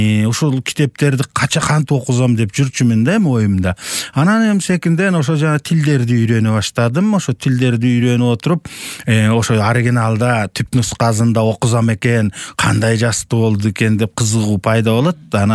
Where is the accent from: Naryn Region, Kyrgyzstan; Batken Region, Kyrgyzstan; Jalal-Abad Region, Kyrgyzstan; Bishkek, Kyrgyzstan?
Jalal-Abad Region, Kyrgyzstan; Toktogul; токтогул шаарында туулгам, жашайм.